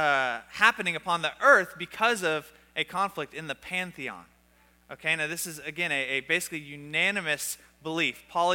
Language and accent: English; Tyler, Texas, United States; I grew up in Tyler, Texas. I grew up in American Christianity.